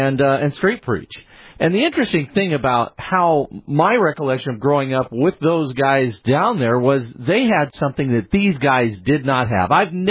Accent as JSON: {"language": "English", "town": "Prescott", "region": "Arizona", "country": "United States", "tie": "born or raised there", "said": "You know, I got to chime in here because I grew up in Prescott, Arizona."}